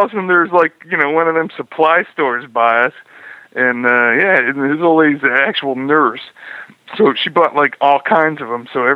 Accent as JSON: {"language": "English", "town": "Cleveland", "region": "Ohio", "country": "United States", "tie": "born or raised there", "said": "I was born and raised in Cleveland."}